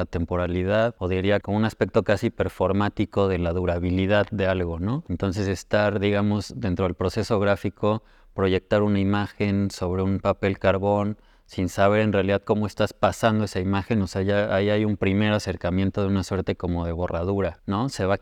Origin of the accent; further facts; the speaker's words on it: Puebla, Mexico; now in Mexico City, Mexico; soy originario de Puebla, vivo en la Ciudad de México hace unos años, pero bueno, siempre he tenido relación desde luego con Puebla. Mi formación es afuera de México y ya llevo un tiempo que regresé acá.